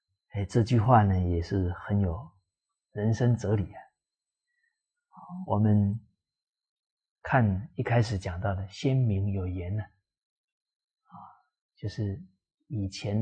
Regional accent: Fujian, China; 像我是这个闽南，福建人啊，闽南人啊，我们闽南话里面方方面面的教导可多了

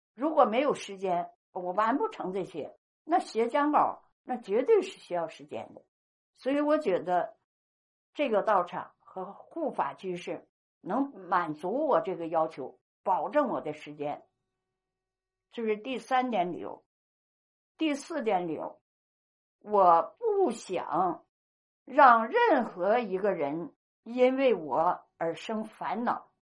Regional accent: Harbin, Heilongjiang, China; moved away; 毕竟是黑龙江那片黑土地养育了我，是我的家乡

